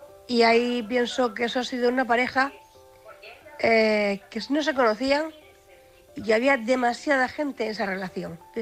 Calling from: Cartagena, Region of Murcia, Spain; corresponsal de Cartagena

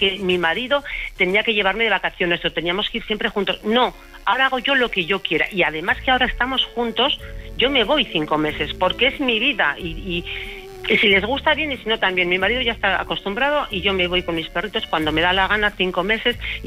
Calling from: Pamplona, Navarre, Spain; De Iruña, Pamplona, sí.

